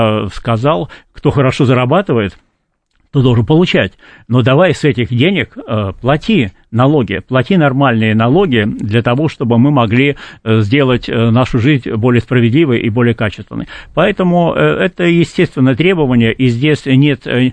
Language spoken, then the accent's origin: Russian; Saint Petersburg, Russia; мой родной город Санкт-Петербург